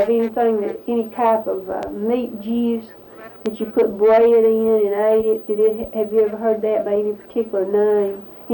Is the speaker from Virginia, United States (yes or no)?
no; Louisville, Kentucky, United States; I guess growing up in Louisville, as I did